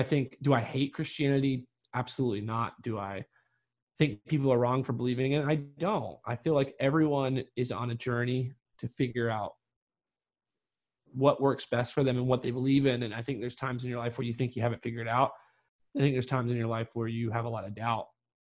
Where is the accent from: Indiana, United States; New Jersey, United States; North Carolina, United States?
North Carolina, United States; growing up in North Carolina, it was just kind of like a cultural lifestyle that I saw